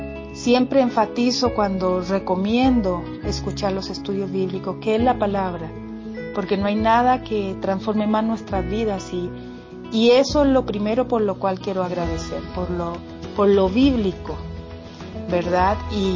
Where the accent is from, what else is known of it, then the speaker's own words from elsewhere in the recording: Chile; moved away as an adult; now in Costa Rica; vivo aquí en Costa Rica, aunque soy chilena, pero hace 25 años Dios me trajo aquí para ser la esposa de Manuel, mi esposo que es pastor.